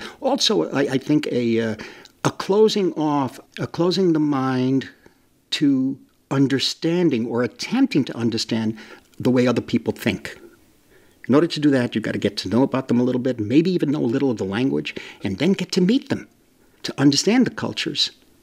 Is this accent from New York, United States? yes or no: yes; New York City, New York, United States; Part of it, too, happens to be when I grew up in the Lower East Side, it was on third floor front tenement apartment.